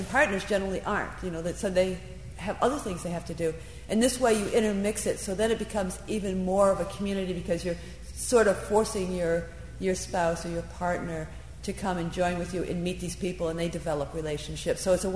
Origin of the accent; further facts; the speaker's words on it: Washington, District of Columbia, United States; because I'm from Washington, where the anthrax things is a big deal.